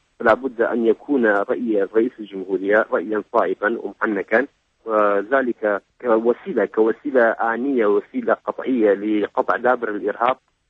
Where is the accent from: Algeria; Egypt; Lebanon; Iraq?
Iraq; إننا كعراقيين متفائلين بما يجري على الساحة العراقية